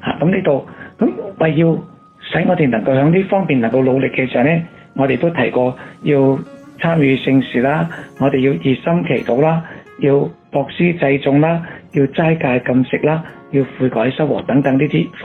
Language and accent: Cantonese; China; 咁所以我哋中国人有句话咁讲嘅